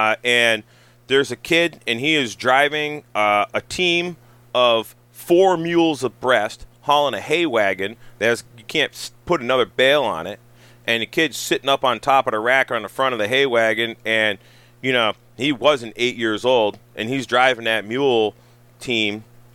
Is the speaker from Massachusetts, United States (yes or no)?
yes; Massachusetts, United States; I'm from Western Mass, which is like everybody's like into guns and has cows and, you know, it's two different worlds.